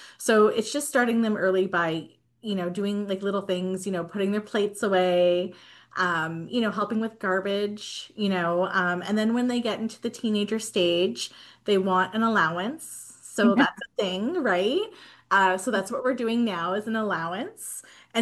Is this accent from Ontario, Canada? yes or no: yes; Ottawa, Ontario, Canada; born there; I was born here in Ottawa, Canada. My parents, my mom and dad are from Brazil.